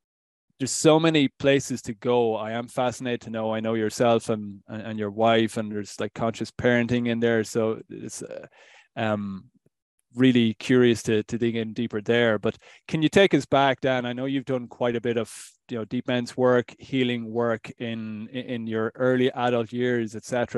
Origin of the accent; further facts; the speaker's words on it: Ireland; I'm Irish.